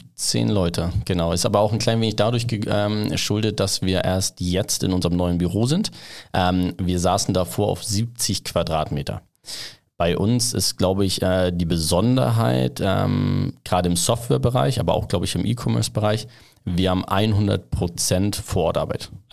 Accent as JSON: {"language": "German", "town": "Flensburg", "region": "Schleswig-Holstein", "country": "Germany", "tie": "born or raised there", "said": "Also bin aufgewachsen in Flensburg, Handewitt"}